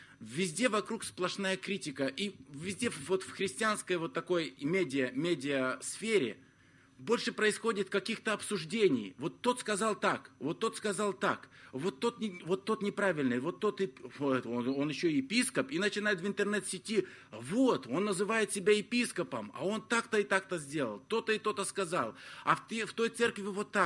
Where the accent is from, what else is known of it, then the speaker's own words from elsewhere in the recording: Moldova; в моей церкви, вот откуда я родом, из Молдавии